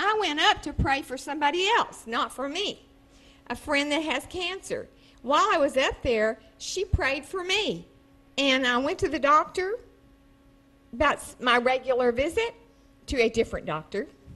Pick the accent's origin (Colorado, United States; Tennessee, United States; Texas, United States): Texas, United States; Brenham; from Brenham.